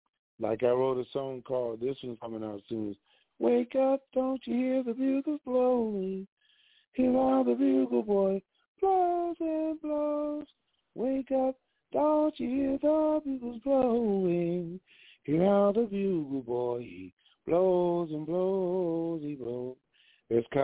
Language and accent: English; New Orleans, Louisiana, United States; I'm from New Orleans, and it gives people an identify.